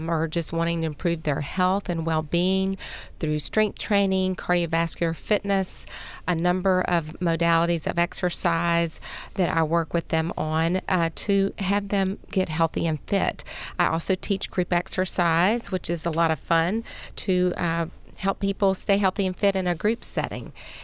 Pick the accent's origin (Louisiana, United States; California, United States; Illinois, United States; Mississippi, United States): Louisiana, United States; Shreveport; I'm from Shreveport, Louisiana, and I'm a personal trainer, group exercise specialist, and health coach.